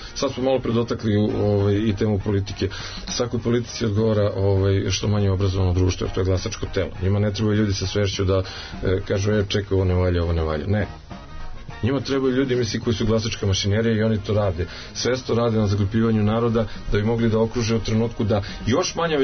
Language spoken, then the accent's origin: Serbian; Valjevo, Šumadija and Western Serbia, Serbia; pošto sam kao klinac živio u Valjevu